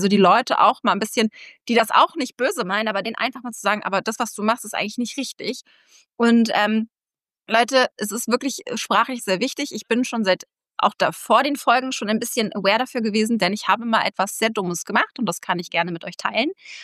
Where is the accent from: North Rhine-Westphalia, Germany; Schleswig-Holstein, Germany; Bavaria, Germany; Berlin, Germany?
Berlin, Germany; Ich komme aus Berlin, hier spricht man auch ein bisschen anders